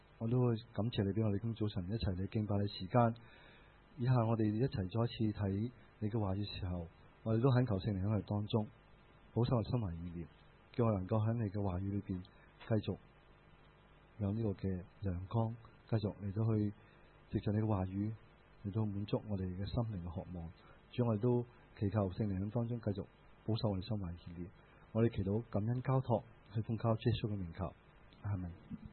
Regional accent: China; 咁另外咧，我哋中国人都好识安慰自己嘅。

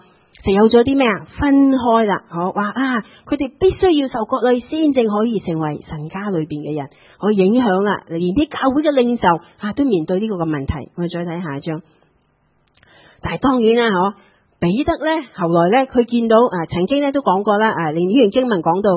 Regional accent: Malaysia; 咁当然我来自马来西亚啦，

